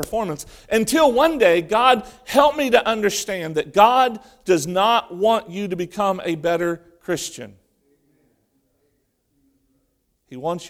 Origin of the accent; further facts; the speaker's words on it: Ohio, United States; I was born and raised in Ohio.